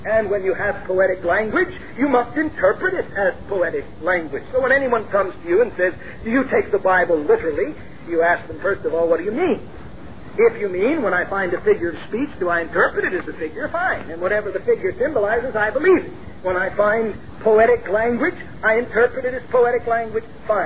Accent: Long Island Sound, United States; I was brought up in Long Island Sound

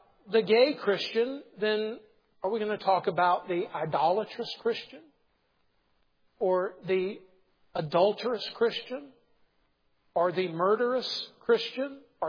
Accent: South Carolina, United States; He called me a hillbilly. hillbilly because I'm from South Carolina.

